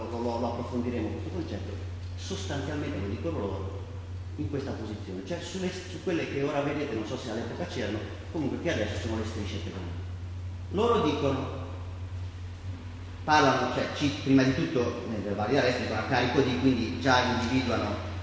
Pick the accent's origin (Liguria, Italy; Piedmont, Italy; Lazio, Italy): Liguria, Italy; Genoa; correggetemi se sbaglio, sono genovese, ma ormai queste cose che sono a memoria